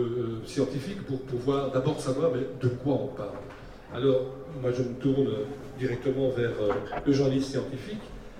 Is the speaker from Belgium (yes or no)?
yes; Belgium; on a un gourou de l'apocalypse en Belgique, je suis belge